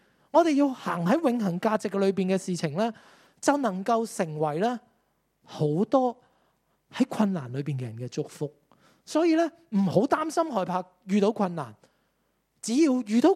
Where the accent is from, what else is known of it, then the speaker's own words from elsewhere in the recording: Hong Kong; 我哋香港人成日讲就系要赢喺起跑线